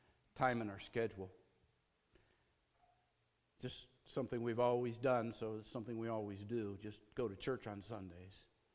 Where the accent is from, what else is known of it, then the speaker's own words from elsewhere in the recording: New York, United States; because they had attended the little Baptist church that I grew up in Western New York